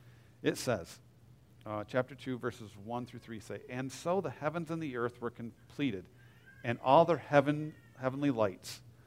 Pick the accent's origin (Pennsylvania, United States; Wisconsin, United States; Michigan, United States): Michigan, United States; I come from Michigan, where if you're in Michigan in the middle of October, all the trees are beautiful